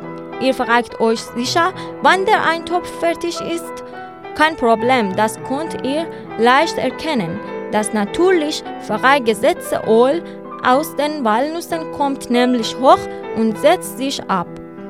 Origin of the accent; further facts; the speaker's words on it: Iran; German is a second language; now in Germany; in Deutschland denken viele, dass alle Gerichte in Iran scharf sind, aber das stimmt nicht. In der iranischen Küche gibt es zahlreiche Unterschiede. Im Norden könnt ihr kaum etwas Scharfes finden, aber bei mir im Süden